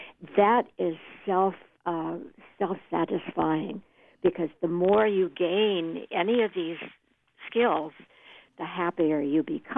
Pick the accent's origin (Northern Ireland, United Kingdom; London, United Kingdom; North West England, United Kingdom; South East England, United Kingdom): Northern Ireland, United Kingdom; Belfast; Hi. I'm from Belfast